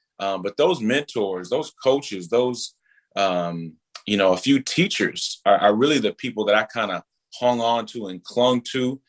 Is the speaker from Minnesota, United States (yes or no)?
yes; Minneapolis, Minnesota, United States; I grew up over in North Minneapolis in the beginning. And North Minneapolis at the time was very, very different than it is today.